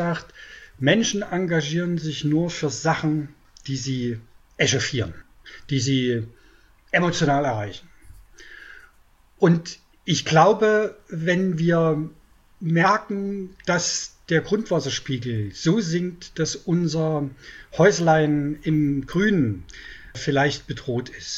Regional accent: Brandenburg, Germany; Ich bin Brandenburger, ich liebe den Wald.

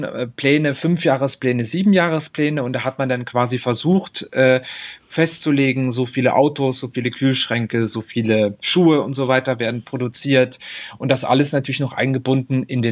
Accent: Hettstedt, Saxony-Anhalt, Germany; in meiner Heimatstadt Hettstedt

